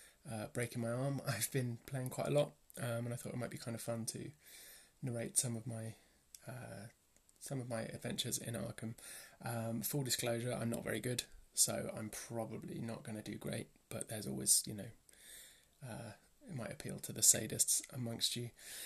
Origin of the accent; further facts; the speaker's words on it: Bristol, South West England, United Kingdom; I'm a player from Bristol in England.